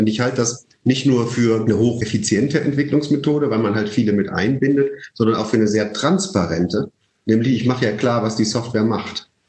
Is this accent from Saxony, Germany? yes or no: yes; Leipzig, Saxony, Germany; born there; ich bin in Unternehmerfamilien groß geworden. Ich bin zwar in Leipzig geboren